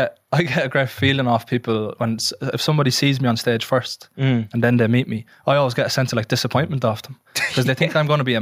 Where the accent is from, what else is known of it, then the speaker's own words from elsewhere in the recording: Athy, Leinster, Ireland; I grew up in Athy, in a council estate called Clamullion, which I hold very, very dear to my heart.